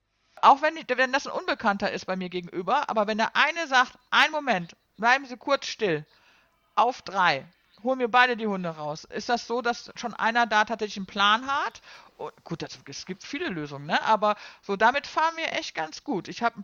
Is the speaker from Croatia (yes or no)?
no; North Rhine-Westphalia, Germany; born there; ich gebürtiger Ruhrpottler, ne?